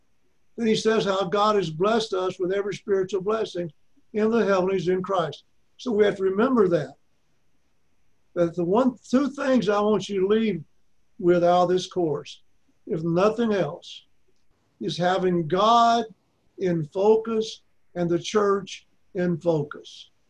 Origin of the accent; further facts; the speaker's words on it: Arkansas, United States; But phonetics, we never had that in the school I went to in Arkansas. We're taught English grammar, but phonetics, we should have had it because of being from Arkansas, we run every word together.